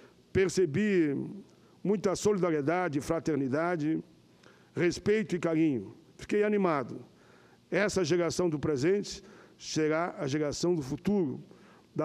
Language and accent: Portuguese; Caxias do Sul, Rio Grande do Sul, Brazil; A todos os moradores da minha cidade natal, meu grande e fraterno abraço.